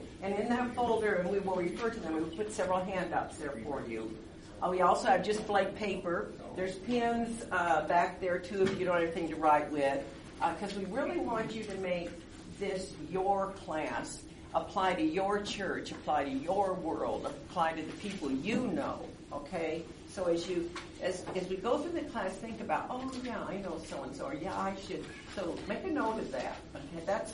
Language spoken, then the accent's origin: English; California, United States